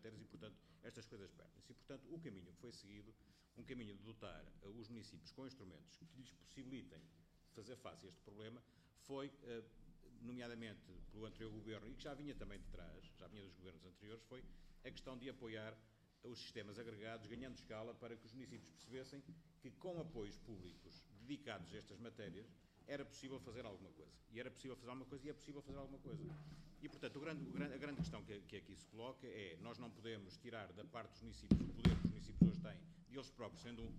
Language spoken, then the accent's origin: Portuguese; Vila Real, Portugal; Vila Real, o concelho de onde eu sou